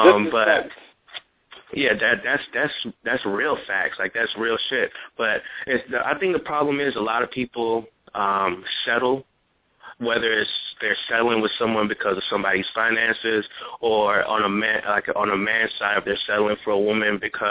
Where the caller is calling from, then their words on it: Gaithersburg, Maryland, United States; All right, so … I'm calling from Gaithersburg, Maryland.